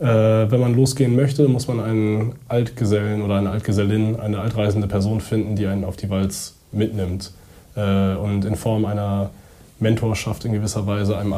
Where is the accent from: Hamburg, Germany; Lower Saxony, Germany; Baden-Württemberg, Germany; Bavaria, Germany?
Hamburg, Germany; ich komme aus Hamburg.